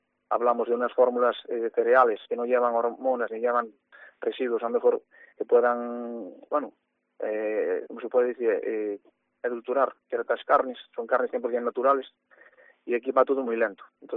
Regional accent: Galicia, Spain; aunque en la provincia de Lugo somos la provincia gallega que más explotaciones tenemos

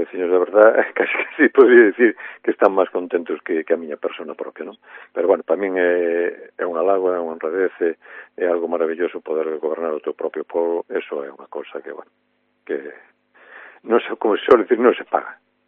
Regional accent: Mondoñedo, Galicia, Spain; Eu conozco Mondoñedo, conozco todos os veciños porque nacín en Mondoñedo, criei-me en Mondoñedo

